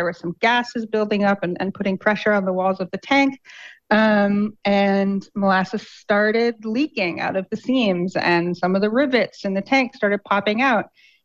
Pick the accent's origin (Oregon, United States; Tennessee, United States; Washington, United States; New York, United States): Washington, United States; So I'm from Washington State, which has the dubious distinction of being home to one of the most famous engineering disasters of all time